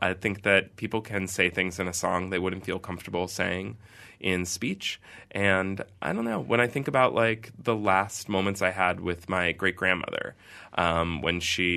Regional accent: Pennsylvania, United States; now in New York City, United States; We grew up in both in Pennsylvania, which is, a little south of New York City.

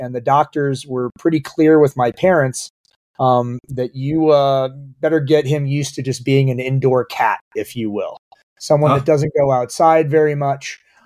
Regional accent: Midwest, United States; Growing up in the Midwest, where, you know, the heat and humidity sort of is a delivery vehicle for allergens and pollutants, makes the air heavier and denser and moves those things around.

